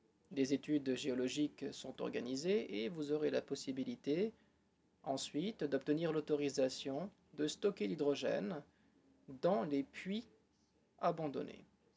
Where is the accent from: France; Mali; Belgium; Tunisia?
Tunisia; Je viens de Tunisie, en Afrique du Nord.